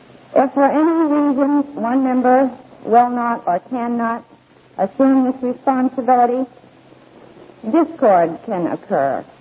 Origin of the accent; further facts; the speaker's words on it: Milwaukee, Wisconsin, United States; I come from Milwaukee, Wisconsin, and you all know what we're famous for.